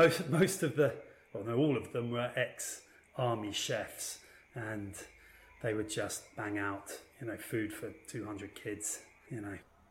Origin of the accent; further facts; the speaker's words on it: Fulham, London, United Kingdom; here in London, I grew up in Fulham